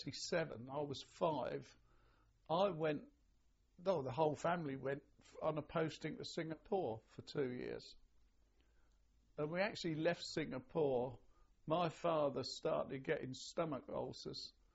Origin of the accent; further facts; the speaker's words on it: Wales, United Kingdom; born there; I mean, I was born in Wales, whereas my father was a Cornishman and my mother was from the Fens of East Anglia. I was born in Wales.